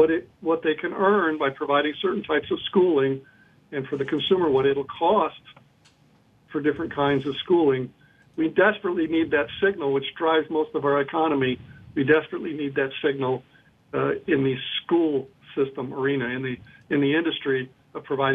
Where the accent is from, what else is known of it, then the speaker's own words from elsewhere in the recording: Texas, United States; Louisiana is doing a lot better job of that than my home state of Texas